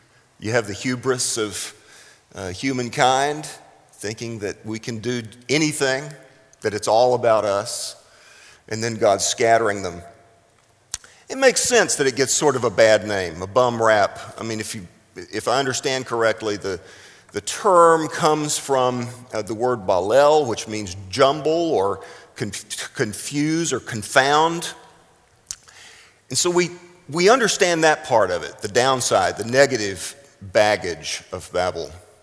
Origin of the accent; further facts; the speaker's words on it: Texas, United States; Now, I come from South Texas, and I'm not bilingual, but everybody in South Texas has a little Spanish.